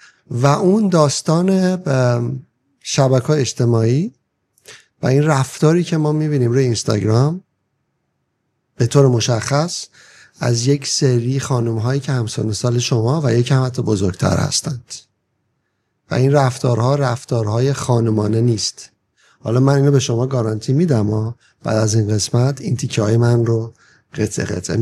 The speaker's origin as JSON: {"language": "Persian", "country": "Iran", "moved": "yes", "said": "اینا این چیزایی که من اذیت میکنه به عنوان کسی که 32 سال خارج از ایرانم."}